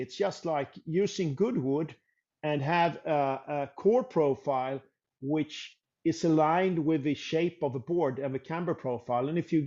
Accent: Gothenburg, Västra Götaland, Sweden; I'm from Gothenburg. I'm from Gothenburg on the west coast, but I just love it.

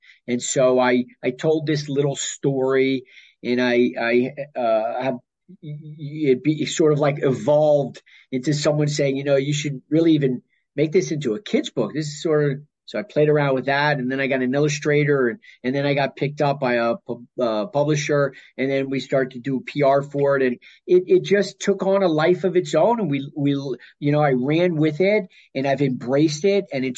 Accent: New Orleans, Louisiana, United States; also born or lived in New Jersey; I was originally born in New Jersey, and I moved down there in New Orleans. I was there for most of my early schoolin

